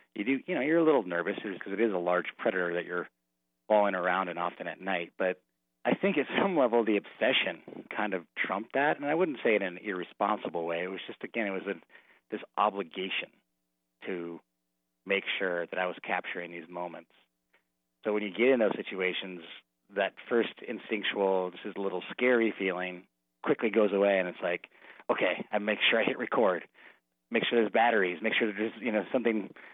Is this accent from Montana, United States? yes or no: yes; Montana, United States; And that dream started when I was a little kid, you know, growing up in Montana and always being real passionate about wildlife.